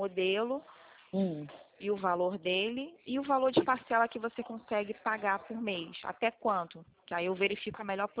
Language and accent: Portuguese; Rio de Janeiro, Brazil; sou do Rio, centro